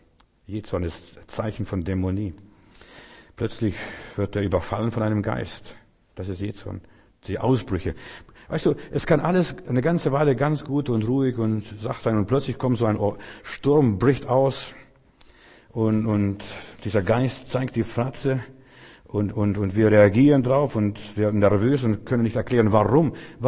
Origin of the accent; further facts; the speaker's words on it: Russia; moved away; als wir noch in Russland waren, ich komme aus der Sowjetunion, als wir noch in Russland waren